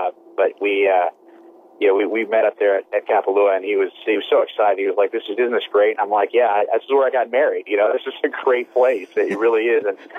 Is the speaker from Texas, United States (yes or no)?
yes; Texas, United States; Even though I'm from Texas, Texas and Hawaii have a lot in common